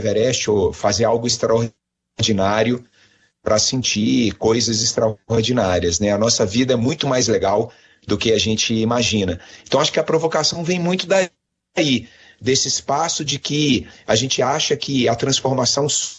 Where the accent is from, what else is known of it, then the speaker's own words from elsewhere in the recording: Minas Gerais, Brazil; Eu gosto do ambiente, não vou, como bom mineiro, não vou esconder isso do oceano.